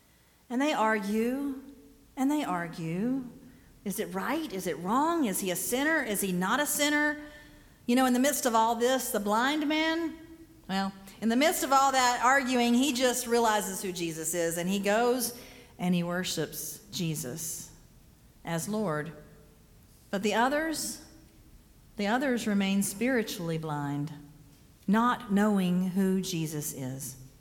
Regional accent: Pickens, South Carolina, United States; So I grew up here in Pickens, and I was there my entire young adult life. I was there from the age of 3 all the way till I graduated from high school and went off to college.

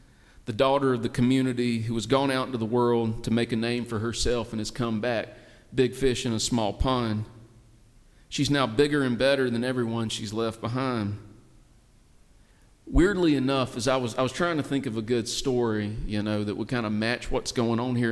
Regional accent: South Appalachia, United States; I grew up in South Appalachia with a Japanese grandmother.

